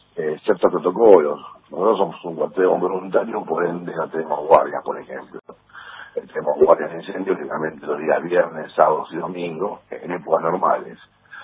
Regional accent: La Boca, Buenos Aires, Argentina; Yo nací, me crié en La Boca

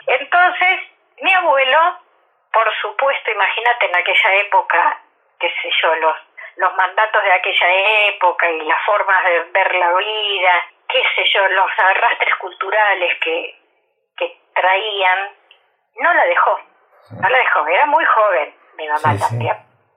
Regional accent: Capitán Sarmiento, Buenos Aires Province, Argentina; born there; Yo nací en Capitán Sarmiento

